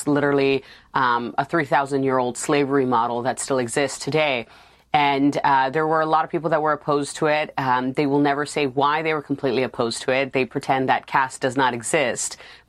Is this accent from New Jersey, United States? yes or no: no; New York, United States; Yeah, I'm an American through and through, born in New York, raised by Uncle Sam in the foster care system.